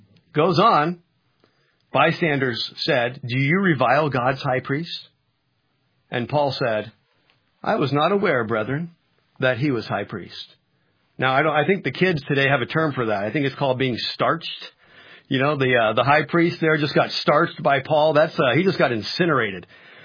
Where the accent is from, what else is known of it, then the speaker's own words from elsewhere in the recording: United States; As an American, that concerns me.